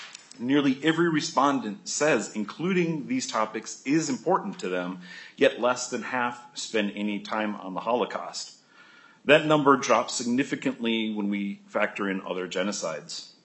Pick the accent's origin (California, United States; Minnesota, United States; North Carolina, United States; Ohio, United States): Minnesota, United States; As a Minnesotan, it is empowering to see our state take this momentous first step.